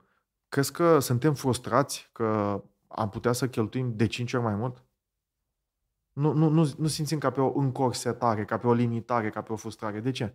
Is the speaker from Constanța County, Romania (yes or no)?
yes; Medgidia, Constanța County, Romania; În Megidia, de unde sunt eu, nu ajunseseră.